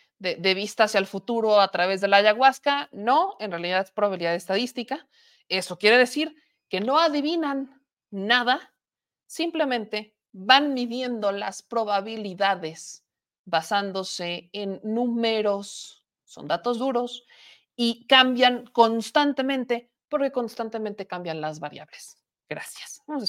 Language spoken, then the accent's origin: Spanish; Puebla, Mexico; y es mi tierra. Mi bonito estado de Puebla.